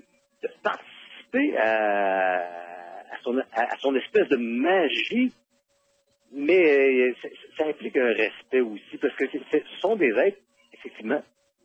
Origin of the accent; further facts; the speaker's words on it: Quebec, Canada; je viens de la région du Bas-du-Fleuve